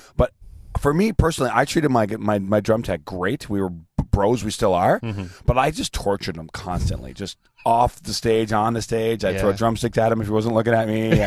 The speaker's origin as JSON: {"language": "English", "town": "Buffalo", "region": "New York", "country": "United States", "lives_now": "Los Angeles, United States", "said": "We're from Buffalo, so it was only a 7-hour, 8-hour drive, so we used to go there all the time."}